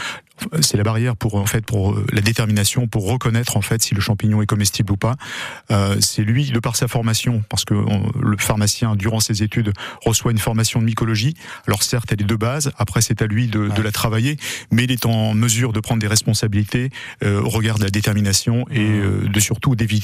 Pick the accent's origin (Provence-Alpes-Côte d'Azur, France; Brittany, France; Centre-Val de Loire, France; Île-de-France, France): Centre-Val de Loire, France; Loches; Je suis de Loche, absolument, bah ouais. Ouais, avec la forêt domaniale de Loche.